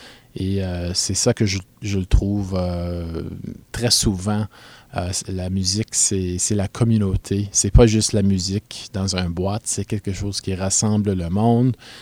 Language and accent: French; Toronto, Ontario, Canada; French is a second language; C'est ma deuxième langue. J'étais dans une école française à Toronto depuis la maternelle jusqu'à la troisième année.